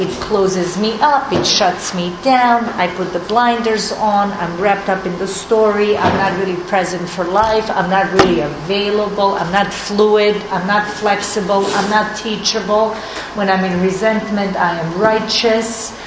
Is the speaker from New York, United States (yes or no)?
yes; New York City, New York, United States; I'm a New Yorker. I never watched Law and Order in New York City.